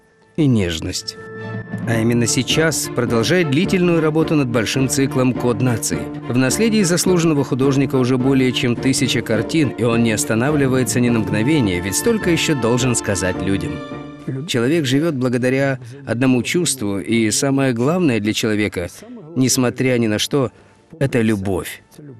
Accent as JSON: {"language": "Russian", "country": "Ukraine", "also_born_or_lived": "New York / Nice", "said": "Я же украинец."}